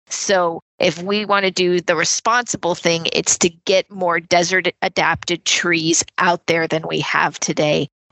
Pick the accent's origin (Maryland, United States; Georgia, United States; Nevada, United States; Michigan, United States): Nevada, United States; Las Vegas; I live here too. My kids live here. I am born and raised in Las Vegas